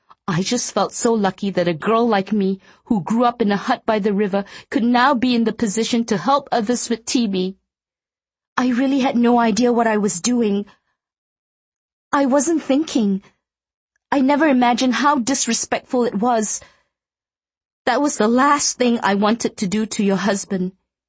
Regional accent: Qinghai, China; I know everyone thinks I am from Taiwan, but the truth is, I grew up in a tiny village in Qinghai, China. We were the poorest peasants.

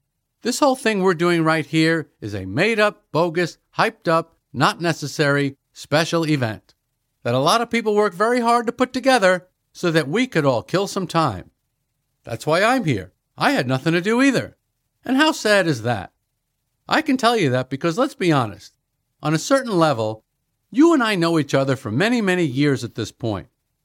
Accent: Long Island, New York, United States; also born or lived in Brooklyn; I was born in Brooklyn. We lived in the city. Then my parents decided they wanted to move out of the city and live on Long Island.

